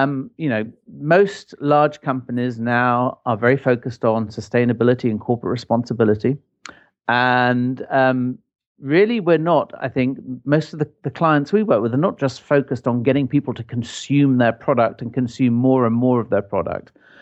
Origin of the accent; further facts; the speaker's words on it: Ireland; I grew up in Ireland and support the Irish national team